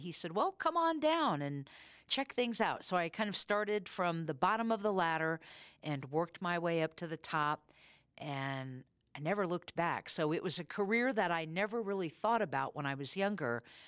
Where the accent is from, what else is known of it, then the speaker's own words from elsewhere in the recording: Missouri, United States; I grew up in Missouri, and my grandparents … had a summer theater.